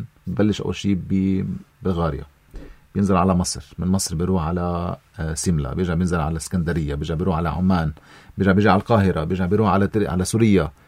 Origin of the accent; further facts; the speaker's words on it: Lebanon; نحن اليوم كلبنانيين